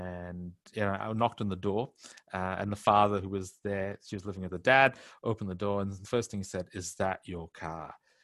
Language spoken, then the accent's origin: English; India; accent: Indian; One is I had to lose my Indian accent really quick.